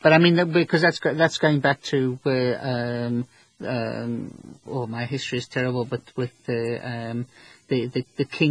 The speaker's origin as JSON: {"language": "English", "region": "England", "country": "United Kingdom", "said": "Have to be. I'm English."}